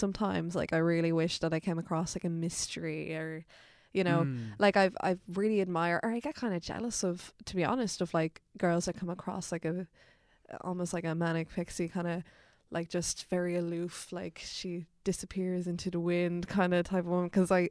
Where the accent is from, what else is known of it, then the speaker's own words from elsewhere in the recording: Dublin, Leinster, Ireland; I'm a North Dublin gal, I'm from Colchester, so I... Gloucester kind of borders Dunnycarney, Artown, all these lovely little North Dublin suburbs.